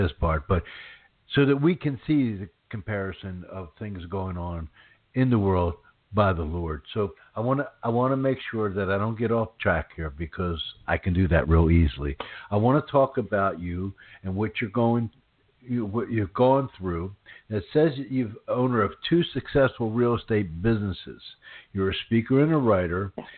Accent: Norristown, Pennsylvania, United States; I grew up in Norristown, Pennsylvania, by King of Prussia

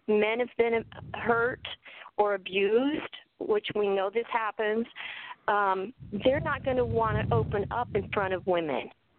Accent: California, United States; I'm a California girl, and I'm calling in from Sacramento.

